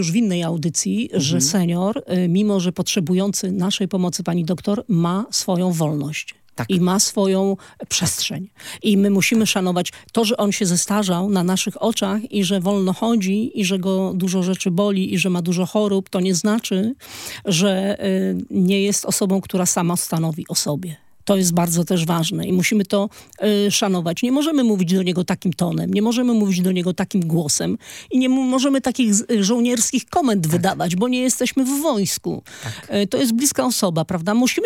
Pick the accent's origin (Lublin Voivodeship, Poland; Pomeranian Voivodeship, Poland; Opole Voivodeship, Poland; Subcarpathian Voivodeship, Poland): Pomeranian Voivodeship, Poland; Malbork; Jestem z Malborka.